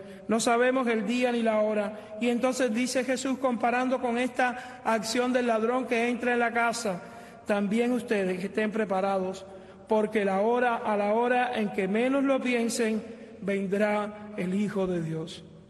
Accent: Cuba; la mayor parte de los que estamos aquí somos cubanos

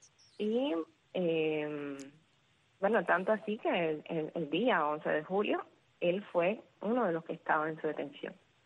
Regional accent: Havana, Cuba; now in Camagüey, Cuba; Me dice que me vaya a La Habana, porque yo soy natural de La Habana

